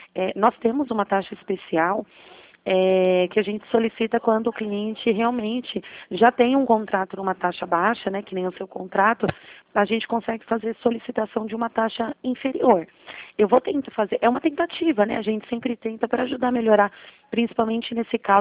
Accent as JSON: {"language": "Portuguese", "town": "Bragança Paulista", "region": "São Paulo", "country": "Brazil", "said": "Eu sou de Bragança Paulista"}